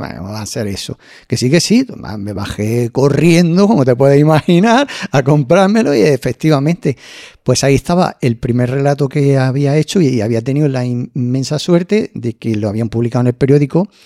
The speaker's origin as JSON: {"language": "Spanish", "town": "Córdoba", "region": "Andalusia", "country": "Spain", "tie": "born or raised there", "lives_now": "Calahonda, Spain", "said": "Soy natural de Córdoba, aunque vivo en Calahonda."}